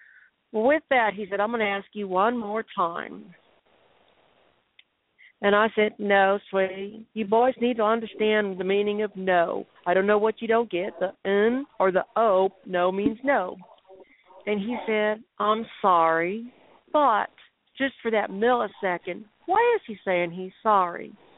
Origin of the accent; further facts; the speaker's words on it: Texas, United States; I said, oh, sweetie, I'm a Texan. Just point me the direction.